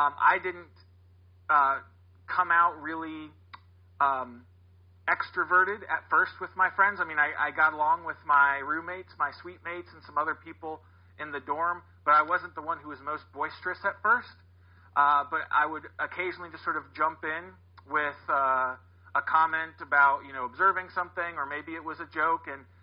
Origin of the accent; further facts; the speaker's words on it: Worthington, Ohio, United States; I grew up here in Central Ohio, in Worthington, actually, and then went to college in Tallahassee, Florida, at Florida State.